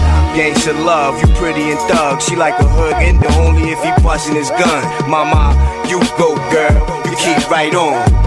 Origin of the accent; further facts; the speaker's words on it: Queens, New York, United States; I grew up on Jamaica Ave, running around.